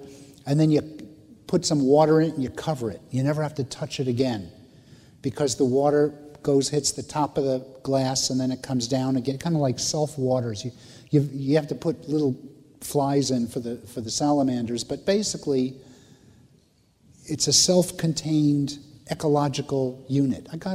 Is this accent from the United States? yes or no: yes; Manhattan, New York, United States; I'm not, I'm a city kid. I was born in Manhattan.